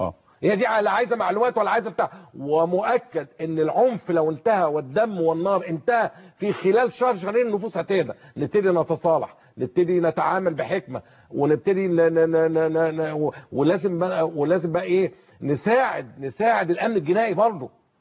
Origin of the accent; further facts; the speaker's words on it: Giza, Giza Governorate, Egypt; ابص الاقي عندنا في المنطقه، انا من الجيزه مثلا